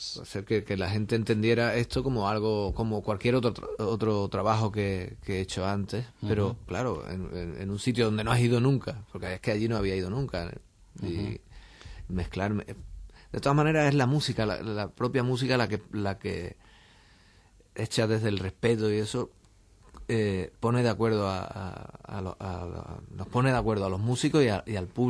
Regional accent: Ubrique, Andalusia, Spain; el inglés mío es de Ubrique

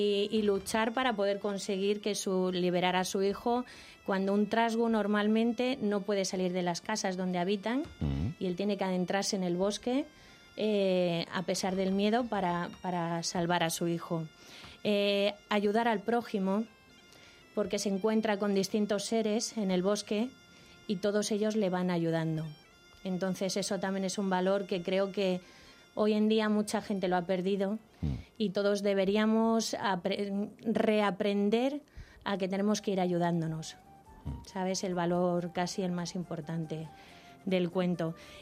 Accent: Andalusia, Spain; De Granada, un pueblecito a la Medilla. Y es muy, muy cercano a Almería y es toda una tierra muy árida y tal.

